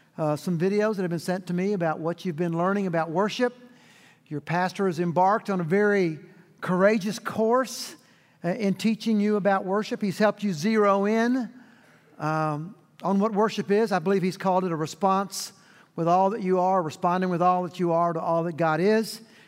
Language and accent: English; Houston, Texas, United States; born there; I love Texas. I was born in Houston, Texas. My family is there, three generations deep.